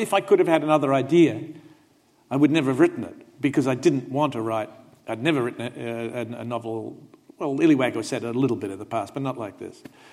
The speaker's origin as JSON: {"language": "English", "country": "Australia", "lives_now": "New York City, United States", "said": "I feel very comfortable being in New York City, but I think I'm an Australian."}